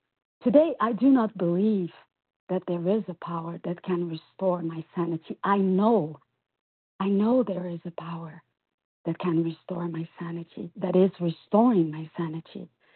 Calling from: Brazil; I'm calling from Brazil.

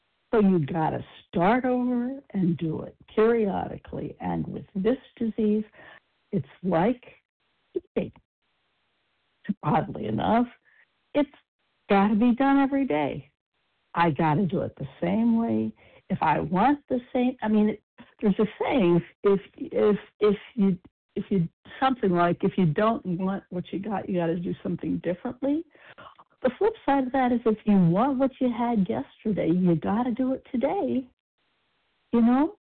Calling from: Oregon, United States; Hi, good morning. … from Oregon.

